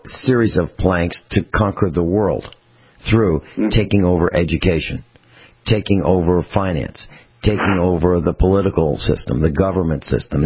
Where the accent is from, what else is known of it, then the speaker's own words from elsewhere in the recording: United States; So I'm an American. I speak English. My loyalty is to the United States of America.